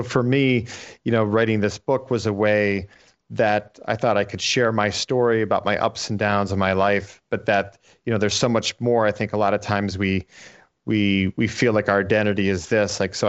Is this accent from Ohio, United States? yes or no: no; Erie, Pennsylvania, United States; You know, I grew up in Erie, Pennsylvania, a small town, and in northwestern PA, and it was a football town.